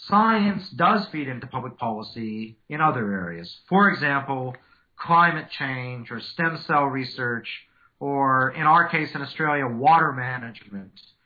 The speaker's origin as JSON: {"language": "English", "region": "Alaska", "country": "United States", "tie": "born or raised there", "also_born_or_lived": "Montana", "said": "Oh, I definitely say I'm from Montana and Alaska."}